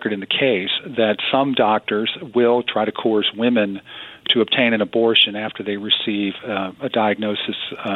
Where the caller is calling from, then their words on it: Cincinnati, Ohio, United States; Well, I'm here and I'm calling in from Cincinnati